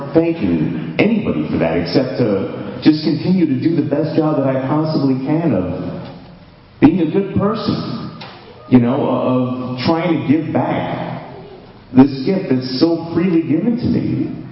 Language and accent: English; Queens, New York, United States; I was back in my hometown in Queens, New York, going to meetings of Narcotics Anonymous